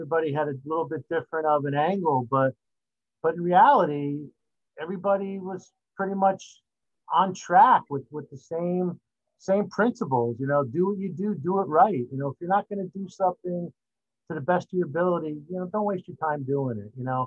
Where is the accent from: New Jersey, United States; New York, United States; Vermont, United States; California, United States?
New Jersey, United States; East Brunswick; But I grew up in East Brunswick